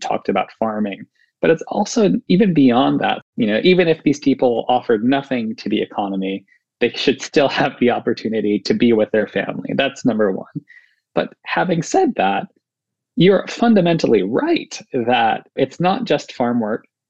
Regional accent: Wisconsin, United States; You know, and I grew up in Wisconsin, and certainly there are a lot of undocumented immigrants there

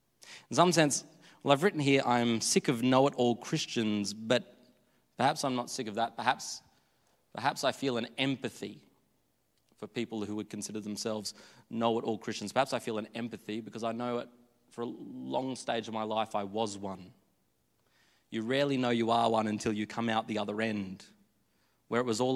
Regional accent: Billawilla, Australia; You know, Billawilla, my hometown, it didn't have a McDonald's, didn't have a Hungry Jack's, didn't even have a Domino's, but KFC.

